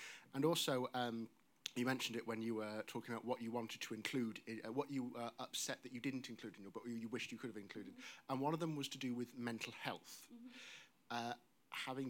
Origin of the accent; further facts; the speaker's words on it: Northampton, East Midlands, United Kingdom; I'm from Northampton. I'm a film student